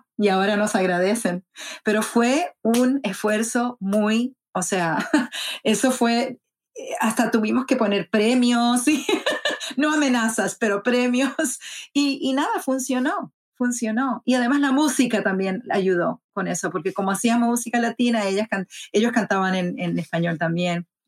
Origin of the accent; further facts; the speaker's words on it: Puerto Rico; me crié en Puerto Rico, pero mi mamá se crió en Nueva York, de madre puertorriqueña. Entonces, como mi papá no hablaba muy bien el inglés, siempre hablábamos en casa en español.